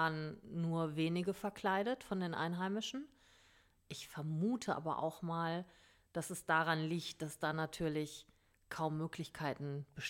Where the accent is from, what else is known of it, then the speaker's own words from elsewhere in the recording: Germany; Wir natürlich als Deutsche